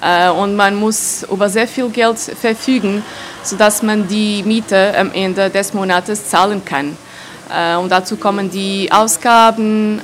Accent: Castelo Branco, Portugal; German is a second language; also born or lived in Göttingen; Also ich komme nicht aus Lisboa, ich komme aus Castelo Branco. Das ist meine Heimatstadt. Castelo Branco liegt im Landesinneren und ich wohne hier seit langem, seit 2001.

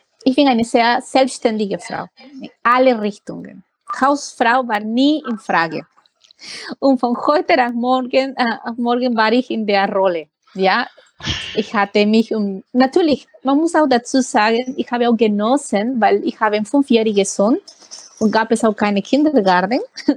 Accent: Peru; Das ist die nationale Tanz meiner Heimat, die heißt Marinera. Und mittlerweile tanze ich das professionell. Und ich habe mich auch gekümmert, mich so richtig zu organisieren, dass ich Tanzlehrer direkt aus Peru via Zoom hatte.

